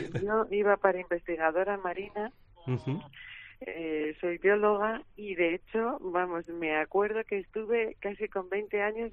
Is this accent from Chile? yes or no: no; San Sebastián, Basque Country, Spain; born there; moved away as an adult; now in Galicia, Spain; nací en San Sebastián, pero llevo casi 30 años viviendo en Galicia, pero mi abuelo era de un pueblecito de Burgos